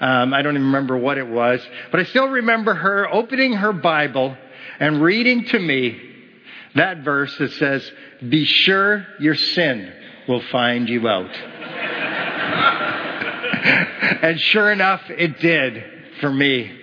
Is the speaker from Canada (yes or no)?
yes; Ontario, Canada; since she was from BC and I was from Ontario